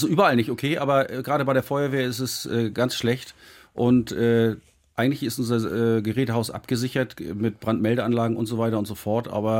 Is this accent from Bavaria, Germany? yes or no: yes; Rosenheim, Bavaria, Germany; born there; Ich bin 48 Jahre alt, geboren in Rosenheim. Das liegt in Bayern.